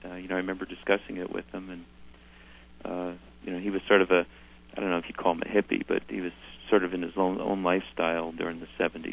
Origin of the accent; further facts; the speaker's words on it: Hawthorne, New Jersey, United States; also born or lived in Paterson; New Jersey. We lived in Paterson until I was about four, and then moved to Hawthorne, which is adjoining town.